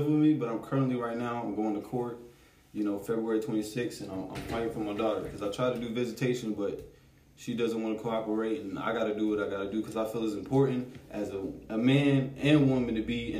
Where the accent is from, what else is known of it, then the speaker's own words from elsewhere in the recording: Houston, Texas, United States; I was born and raised in Houston, Texas. Texas native.